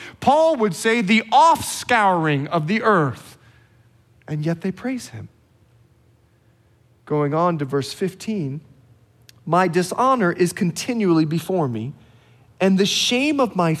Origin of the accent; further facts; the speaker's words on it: Bahamas; now in California, United States; I'm from the Bahamas. It's 80 degree water